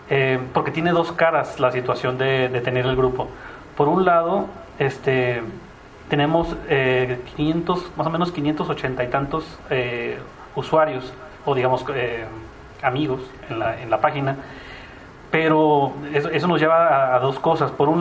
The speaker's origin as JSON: {"language": "Spanish", "town": "Ciudad Juárez", "region": "Chihuahua", "country": "Mexico", "said": "Entonces, los tres primeros, que somos los más activos, somos de Juárez y somos parte del grupo, ¿no?"}